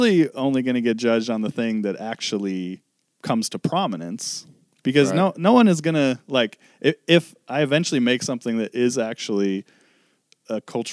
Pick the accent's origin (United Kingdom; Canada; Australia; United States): United States; Minnesota; also born or lived in Fresno, California / Arkansas; I consider Minnesota home. I was born in California, like Northern California, Fresno. We were only there for like a month after I was born, and then lived in Arkansas till I was 6, and then we moved to Minnesota.